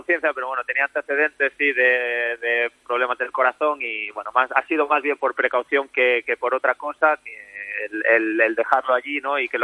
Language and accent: Spanish; Almería, Andalusia, Spain; now in A Coruña, Spain; yo soy de Almería, empecé en Granada